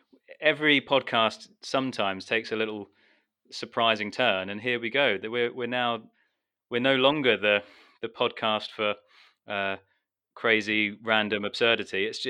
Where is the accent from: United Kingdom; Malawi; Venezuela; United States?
United Kingdom; I'm fighting this little tug of war between being slightly embarrassed and ashamed of being British, but then also I'm so pleased and proud.